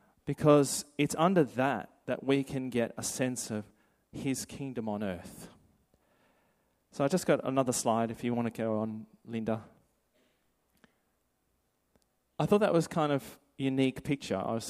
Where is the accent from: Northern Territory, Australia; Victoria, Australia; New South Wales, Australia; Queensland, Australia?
New South Wales, Australia; Sydney; I come from Sydney originally. I lived on in a few different places